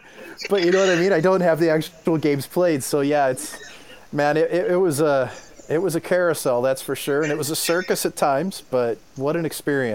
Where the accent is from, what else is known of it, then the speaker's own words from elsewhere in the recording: Missouri, United States; Then I have to file in my home state of Missouri.